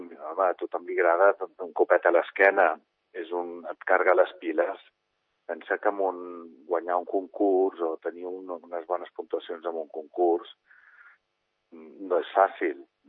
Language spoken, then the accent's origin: Catalan; Sant Cugat, Catalonia, Spain; born there; Jo sí que vaig néixer a Sant Cugat.